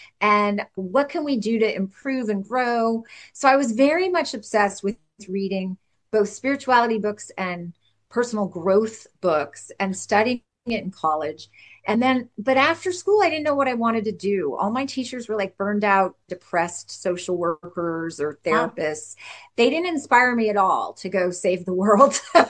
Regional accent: California, United States; And I grew up in California, which is very much an extremely free-thinking, open-minded, forward-thinking, progressive place.

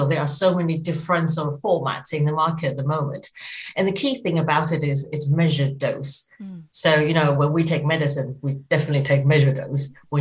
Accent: Taiwan; Well, it's interesting because I was originally from Taiwan.

